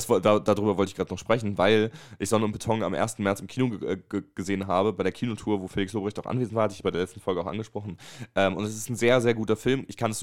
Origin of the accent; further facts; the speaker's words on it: Wolfsburg, Lower Saxony, Germany; born there; gebürtig bin ich aus Wolfsburg, aber ich komme jetzt gerade aus Frankfurt, ne?